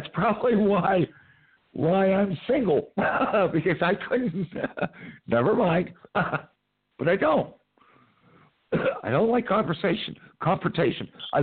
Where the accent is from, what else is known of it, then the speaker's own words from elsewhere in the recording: Bradford, Pennsylvania, United States; I went to a satellite university of the University of Pittsburgh in my hometown of Bradford.